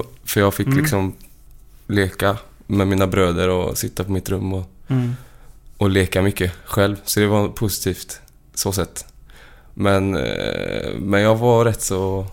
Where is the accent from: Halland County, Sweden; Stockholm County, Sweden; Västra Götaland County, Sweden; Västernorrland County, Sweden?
Västra Götaland County, Sweden; Uddevalla; Jag växte upp i Uddevalla i ett höghus första 4 åren på Skogslyckan. Och gatan hette Östavindsvägen.